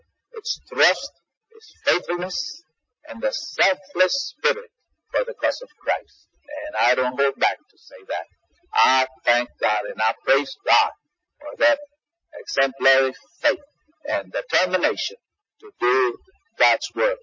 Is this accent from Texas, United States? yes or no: yes; San Antonio, Texas, United States; I was born here in San Antonio 56 years ago, even though I look 37.